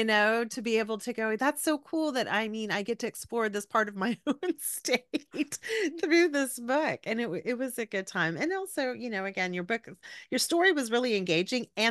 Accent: Texas, United States; You know, because I grew up in South Texas on the coast, and I've lived in Austin like my whole adult life.

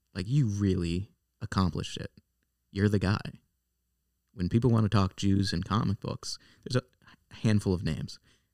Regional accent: St. Louis, Missouri, United States; So I grew up in St. Louis, Missouri, and I was always an artistic kid.

